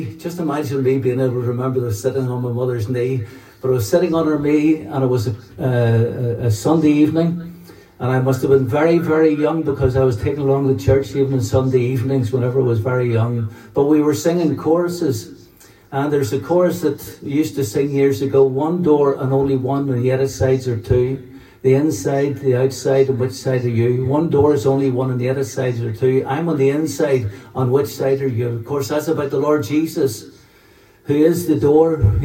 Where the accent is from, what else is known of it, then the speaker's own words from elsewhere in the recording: Lisburn, Northern Ireland, United Kingdom; And I'm originally from Lisburn. I was born and brought up in Three Wearin Park. That's just across the road from Laggan Valley Hospital, if you know where that is. I was the youngest of six children